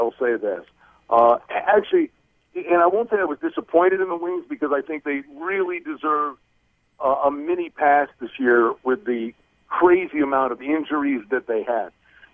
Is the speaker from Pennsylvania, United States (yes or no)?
yes; Pennsylvania, United States; also born or lived in Buffalo, United States; I spent, you know, my youth growing up in Northeastern Pennsylvania and 30 years in Buffalo.